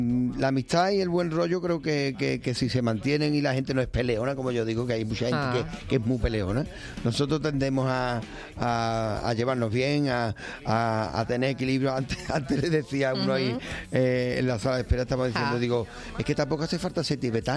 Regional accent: Los Palacios, Andalusia, Spain; en mi tierra, en los palacios, ahí es muy famoso el tomate.

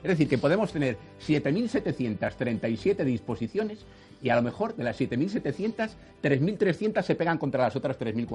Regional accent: Asturias, Spain; mira, yo soy asturiano y te voy a contar un caso que es verídico.

